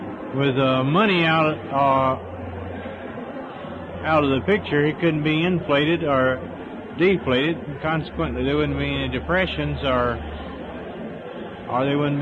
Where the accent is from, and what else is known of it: Texas, United States; now in California, United States